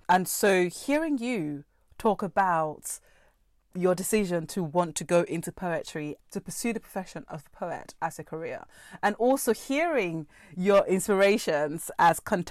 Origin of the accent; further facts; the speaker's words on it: Nigeria; now in London, United Kingdom; I'm in London. I'm from Nigeria.